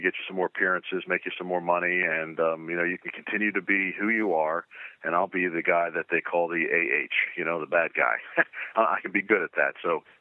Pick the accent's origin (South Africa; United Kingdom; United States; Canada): United States; Pittsburgh, Pennsylvania; born there; also born or lived in Baltimore; My sister Janice and I were both born in Pittsburgh in the South Hills area. And, you know, when my father got picked up by the Baltimore Colts, we all moved down here to Baltimore